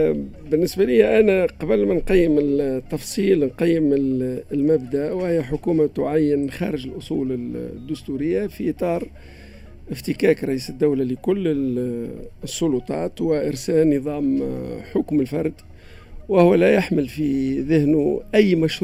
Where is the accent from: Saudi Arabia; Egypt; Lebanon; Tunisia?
Tunisia; احنا كشعب تونسي